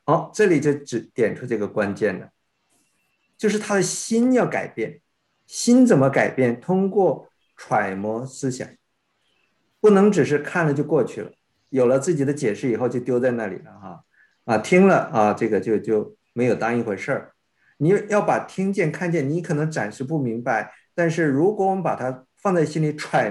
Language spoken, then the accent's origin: Chinese; China; 我们中国人常讲啊，这个耳听为虚，眼见为实